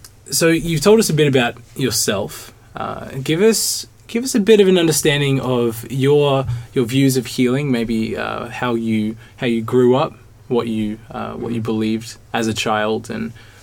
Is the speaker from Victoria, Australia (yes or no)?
no; New South Wales, Australia; also born or lived in Tasmania; I'm originally from Tasmania, but grew up on the mainland in New South Wales, mostly... but not exclusively.